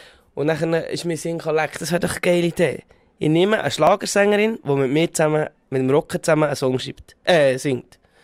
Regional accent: Austria; also als Österreicher

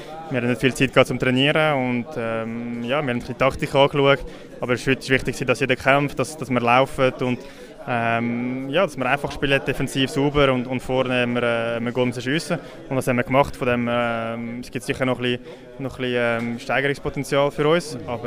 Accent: Valais, Switzerland; speziell für mich als Walliser macht es immer Spass, wenn wir im Wallis spielen.

